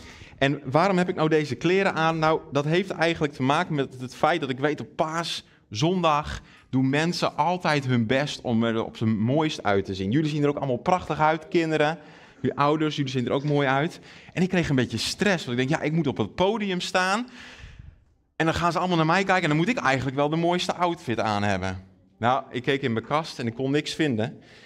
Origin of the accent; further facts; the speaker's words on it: Friesland, Netherlands; first language Frisian; Dutch is a second language; De meeste van jullie weten dat ik uit Friesland kom. Nou, dat bepaalt zeker mede mijn identiteit. Wij spreken gewoon thuis Fries. We hebben bepaalde Friese gewoontes nog die we hebben.